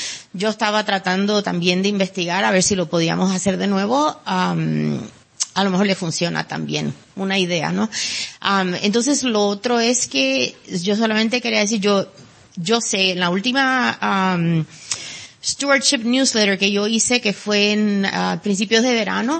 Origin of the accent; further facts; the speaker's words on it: Puerto Rico; Soy de Puerto Rico, así que a lo mejor hablo más rápido.